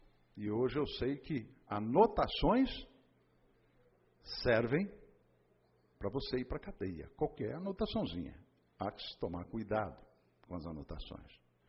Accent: Araguari, Minas Gerais, Brazil; Sou de Araguari, Minas Gerais.

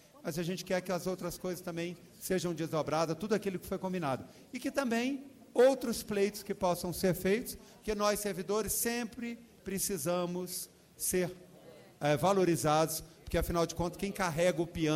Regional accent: Minas Gerais, Brazil; e como bom mineiro que sou, Eu nunca vou para o embate

